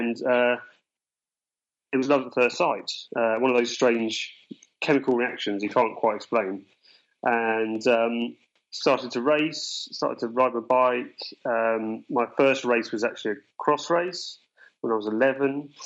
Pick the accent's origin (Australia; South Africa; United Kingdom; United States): United Kingdom; Oxford, South East England; Okay, so I was born in Oxford and City of Dreaming Spires, and grew up in a little village near Oxford.